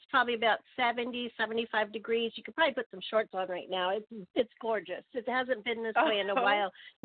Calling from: Hollister, California, United States; I'm calling from Hollister, California, which is kind of the central area, a little bit southeast of San Jose, California.

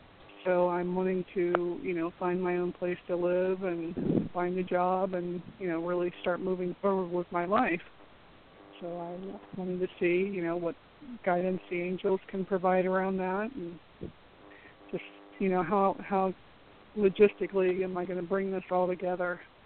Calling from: Florida, United States; I'm calling from Florida.

